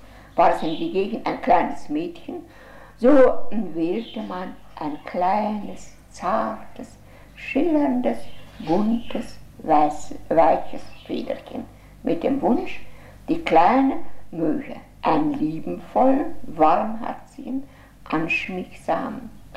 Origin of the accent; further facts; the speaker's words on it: Courland, Latvia; Ihnen noch etwas aus meiner Heimat Kurland erzählen.